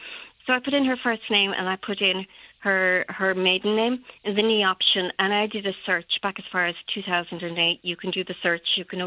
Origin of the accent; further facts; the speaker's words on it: Tralee, Munster, Ireland; and I'm from Tralee, and I was up for the day